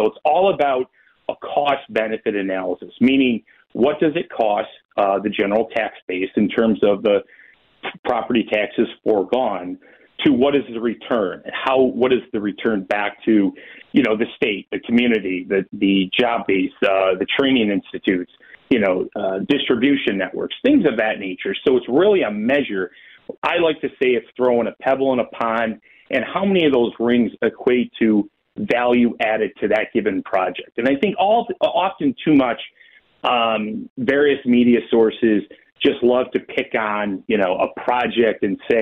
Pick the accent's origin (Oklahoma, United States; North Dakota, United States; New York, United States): New York, United States; Western New York is my hometown.